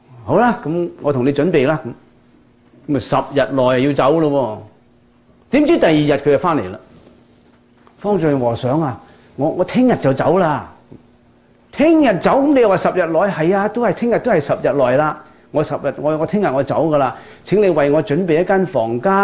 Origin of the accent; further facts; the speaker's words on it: Guangdong, China; 我哋廣東人講補鑊